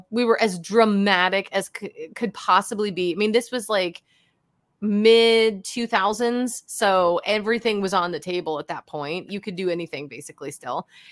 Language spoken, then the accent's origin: English; Cleveland, Ohio, United States; which was Ohio Northern, I'm from Ohio, Cleveland originally